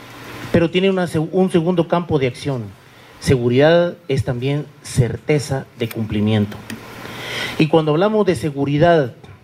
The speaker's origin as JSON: {"language": "Spanish", "country": "Guatemala", "said": "desde mi punto de vista muy particular como guatemalteco"}